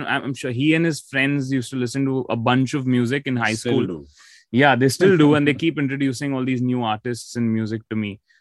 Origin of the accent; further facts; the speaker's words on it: India; I'm from India.